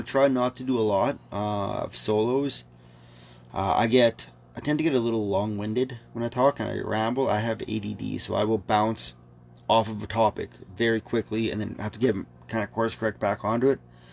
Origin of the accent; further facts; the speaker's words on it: Westlock, Alberta, Canada; also born or lived in Mackenzie, British Columbia; So I was originally from BC. I was born in Mackenzie, BC when I was like 6 months old or so. I think we moved to a small town in Alberta, Westlock. It's north something of Edmonton.